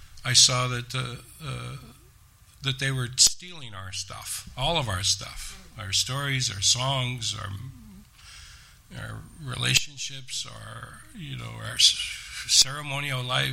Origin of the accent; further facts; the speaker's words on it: Ontario, Canada; Yeah, I'm originally from the Six Nations Reserve in Southern Ontario.